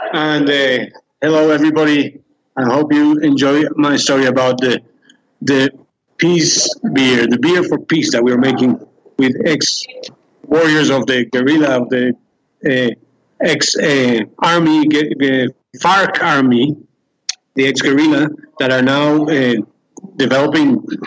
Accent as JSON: {"language": "English", "country": "Colombia", "also_born_or_lived": "Europe", "second_language": "English", "said": "I'm Colombian Irish, and I had the opportunity to leave the country, and I stayed in Europe for about 10 years."}